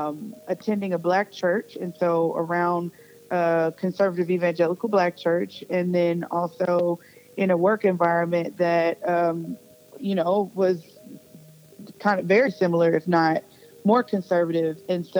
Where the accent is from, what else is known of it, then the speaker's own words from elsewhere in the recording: Atlanta, Georgia, United States; Like, I came from Atlanta, and, you know, once you spend time with people long enough, you have a certain way of speaking